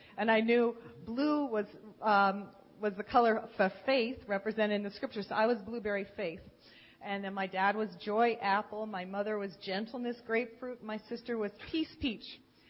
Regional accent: Connecticut, United States; And I'm from Connecticut. We have very tall, tall trees and big forests.

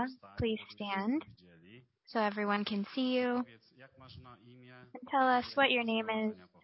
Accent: Moldova; English is a second language; I'm from Moldova. I'm from the southern part of Moldova, in the Tinsareng general meeting.

